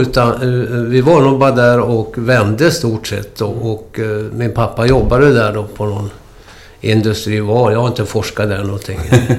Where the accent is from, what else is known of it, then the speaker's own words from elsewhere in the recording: Utansjö, Västernorrland County, Sweden; utan jag kom uppe från Ångermanland.